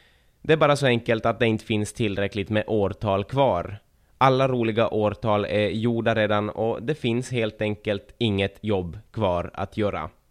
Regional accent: Ostrobothnia, Finland; Och jag vet inte som österbottning vad den här känslan är, men någonstans känns det lite som stolthet.

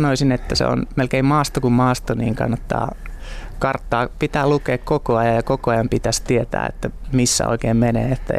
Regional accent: Pirkanmaa, Finland; No mä oon itse Pirkanmaalta kotoisin

